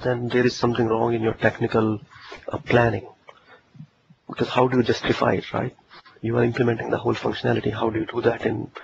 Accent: India; I have been into India. I am an Indian

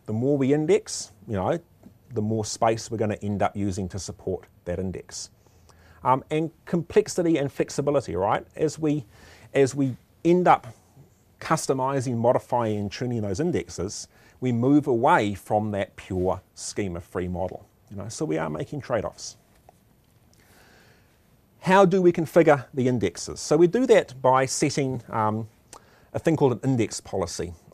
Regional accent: New Zealand; I'm from New Zealand.

